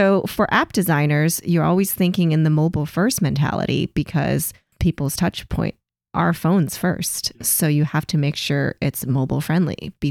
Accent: Hong Kong; I was growing up in Hong Kong.

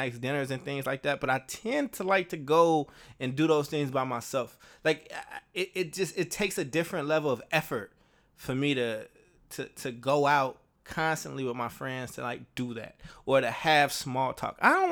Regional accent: Chicago, Illinois, United States; whether it's like back in my hometown of like Chicago or even New Orleans.

